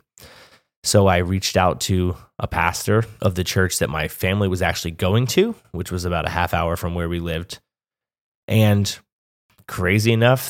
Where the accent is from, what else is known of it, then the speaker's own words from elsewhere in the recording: Pennsylvania, United States; I was back in my hometown, but I was no longer playing music. I had all these new goals, all these new ideas. So I moved back to Pennsylvania